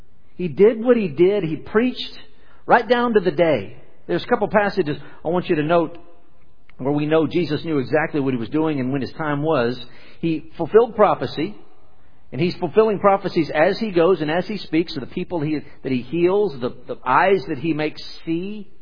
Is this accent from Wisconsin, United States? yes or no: no; Texas, United States; I try not to say y'all, and I just said that, but I am from South Texas.